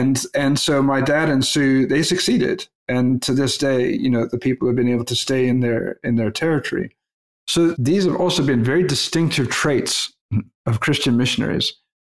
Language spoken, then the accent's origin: English; Papua, Indonesia; In the island where I grew up in New Guinea